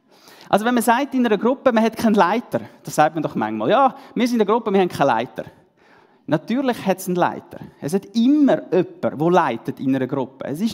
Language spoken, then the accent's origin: German; Switzerland; Da bei uns in der Schweiz, würde ich mal sagen, gibt es grundsätzlich eine ziemliche Skepsis so gegenüber Machtpositionen